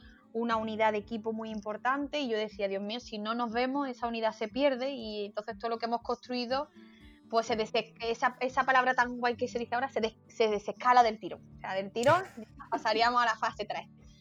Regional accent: Córdoba, Andalusia, Spain; now in El Puerto de Santa María, Spain; Aunque yo soy cordobesa y me vaya a escuchar más de una vez hablar así con la boca muy abierta. Pero ya llevo 5 años viviendo en el puerto de Santa María

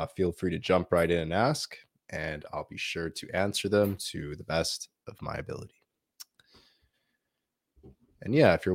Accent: Canada; I'm actually from Canada. I was born and I was raised in Canada. So was my mother. My father comes from a very small island in the Caribbean islands called Barbados.

